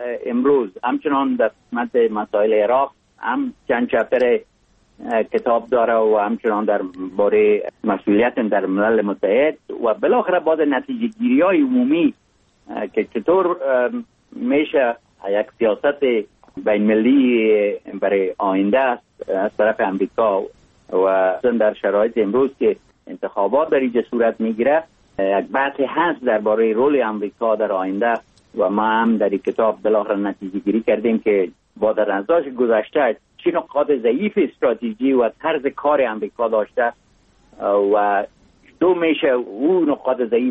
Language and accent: Persian; Mazar-i-Sharif, Balkh, Afghanistan; born there; در جای مثل مزار شریف که در اونجا متولد شدم